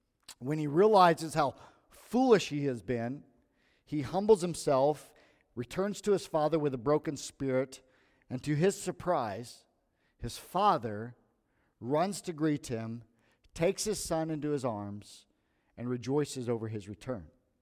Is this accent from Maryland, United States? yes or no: no; Bethany, Missouri, United States; I grew up in Bethany, Missouri. I'm a graduate of South Harrison High School in 1993.